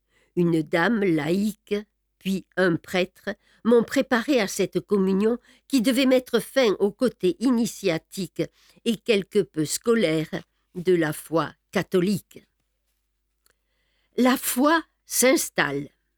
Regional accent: Auvergne-Rhône-Alpes, France; Saint-Vallier, la ville. Tout était si différent du village de campagne d'où je venais, la belle vallée de la Galaure

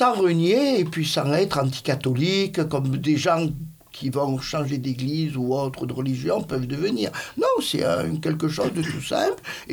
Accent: Clermont-Ferrand, Auvergne-Rhône-Alpes, France; je suis originaire de Clermont-Ferrand. J'ai des origines multiples, avec une partie de ma famille catholique, une partie orthodoxe. À Clermont-Ferrand, il n'y a pas d'église orthodoxe à l'époque, j'ai 56

